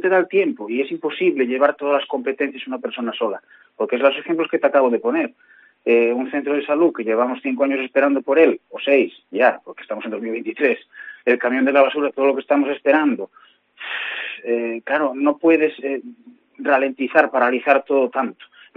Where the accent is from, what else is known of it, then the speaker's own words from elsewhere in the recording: Tapia, Asturias, Spain; Los que somos de Tapia de toda la vida